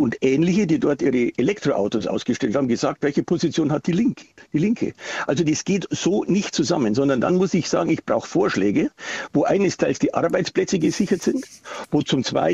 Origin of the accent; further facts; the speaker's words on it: Bavaria, Germany; Selbst in meiner Heimatstadt, also wo ich meinen Wahlkreis habe, da habe ich immer die besten Ergebnisse, mit den besten Ergebnissen in Bayern gehabt